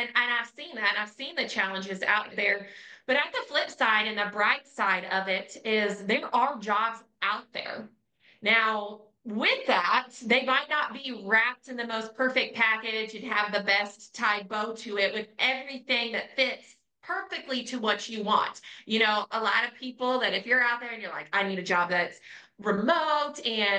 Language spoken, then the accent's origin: English; Kansas, United States; I came from Kansas and landed in Texas.